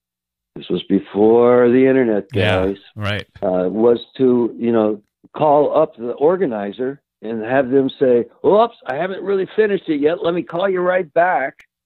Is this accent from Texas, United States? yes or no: no; Cincinnati, Ohio, United States; my teacher at Columbia, who was just the greatest inspiration, another Jew from Cincinnati.